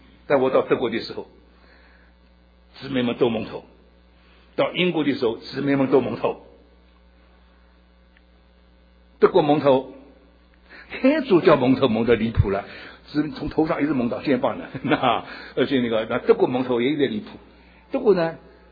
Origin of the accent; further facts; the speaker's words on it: China; 我是个中国人，我的 ministry 为了中国人